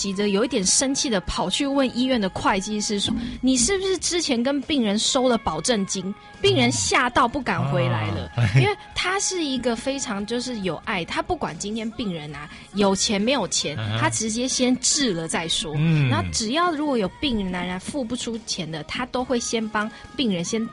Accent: Taiwan; 他把他一辈子的生命留给了我们台湾人的这样子爱的力量

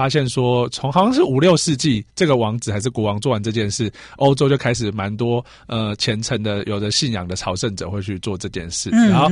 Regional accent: Nantou County, Taiwan; 因为我是南投人，其实我很少看海

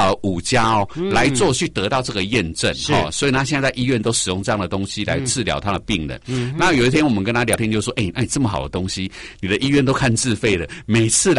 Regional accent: Taiwan; 我们台湾人

